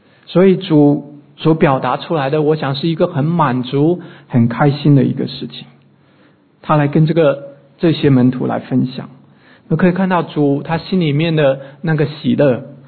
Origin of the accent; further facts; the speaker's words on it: China; now in Australia; 所以当来到澳洲我也有接触一些当地的一些同事，人家不会见面就问你说你吃饭了没有，但是我们中国人就会问你吃饭了没有